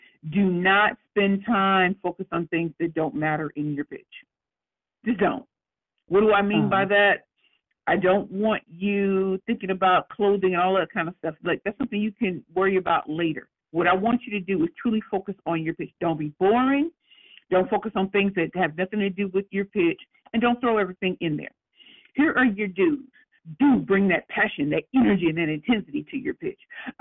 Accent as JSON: {"language": "English", "town": "St. Louis", "region": "Missouri", "country": "United States", "said": "Now, y'all know I'm from St. Louis, so we have a certain way of talking."}